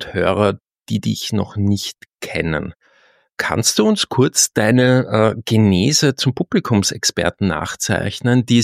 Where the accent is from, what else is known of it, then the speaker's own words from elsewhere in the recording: Austria; ich bin ja Österreicher, natürlich sehr viel in Deutschland tätig gewesen die letzten Jahre, aber habe natürlich auch diese österreichische Perspektive